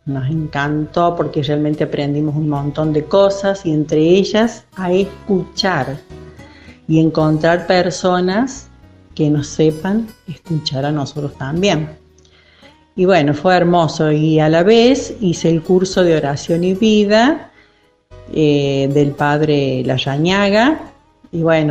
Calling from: Berrotarán, Córdoba, Argentina; de Berrotarán

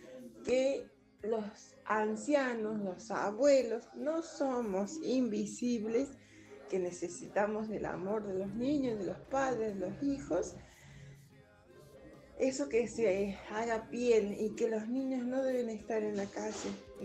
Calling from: Córdoba, Argentina; de Alta Córdoba y creo que soy una abuela de 68 años, sí.

